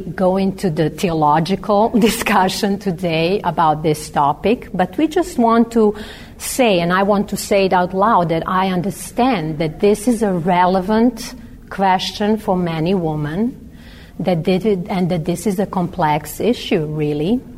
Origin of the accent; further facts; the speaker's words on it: Serbia; I'm coming from Serbia.